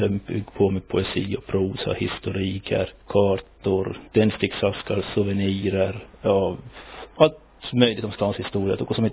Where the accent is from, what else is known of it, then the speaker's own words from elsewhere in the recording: Nykarleby, Ostrobothnia, Finland; now in Drottningholm, Sweden; I Drottningholm utanför Stockholm. Jag är från Nykarleby.